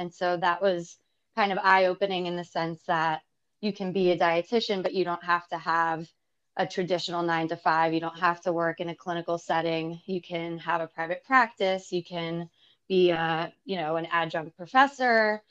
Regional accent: Brooklyn, New York, United States; So I grew up in Brooklyn. And, you know, I think growing up in the city really exposed me at a very young age to different cuisines.

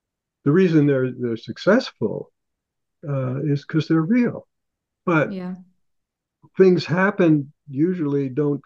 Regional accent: New York, United States; And it's such a remarkable thing bringing all of them together in my hometown. That's in New

